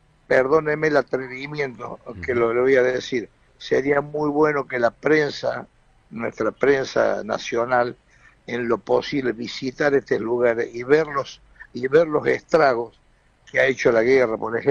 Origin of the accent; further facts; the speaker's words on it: Córdoba, Argentina; born there; accent: cordobés; Sí, nacimos en Córdoba, sí, sí.